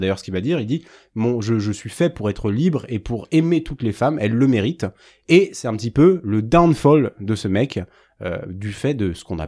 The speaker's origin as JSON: {"language": "French", "country": "France", "said": "notre imaginaire collectif en tant que français dans la littérature"}